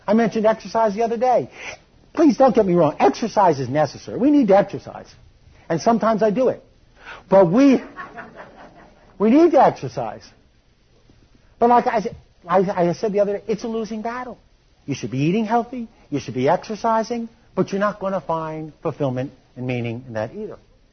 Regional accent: East Coast, United States; Now remember, I grew up in the East Coast.

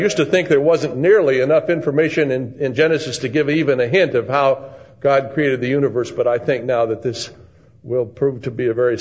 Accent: San Diego, California, United States; Actually, I grew up in San Diego and went to San Diego State and then up to Stanford.

